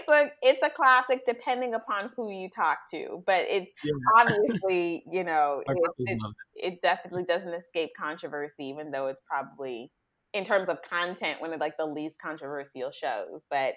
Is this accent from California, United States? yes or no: yes; San Diego, California, United States; I am a Cali girl through and through. Born and raised in San Diego. And I went to University of California, Santa Barbara.